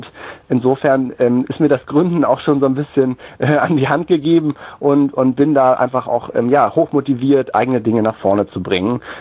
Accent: Schwerin, Mecklenburg-Vorpommern, Germany; also born or lived in Lübz; ich bin in Lübs geboren, in der schönen Stadt an der Elde, und habe dann in Schwerin aufwachsen dürfen, war dort am Musikgymnasium, an der Musikschule

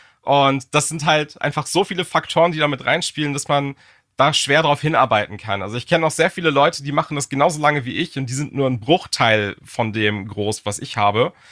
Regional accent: Germany; englischer Content ist cool, aber halt super anstrengend, wenn man als Deutscher die ganze Zeit Englisch redet.

